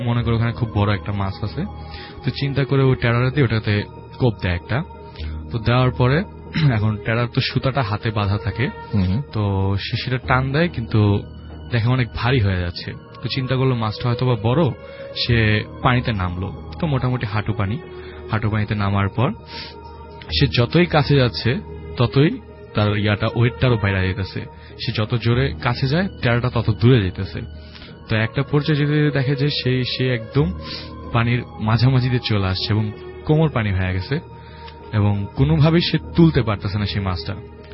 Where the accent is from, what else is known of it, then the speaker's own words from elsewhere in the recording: Mirpur, Dhaka Division, Bangladesh; hello listeners … Mirpur থেকে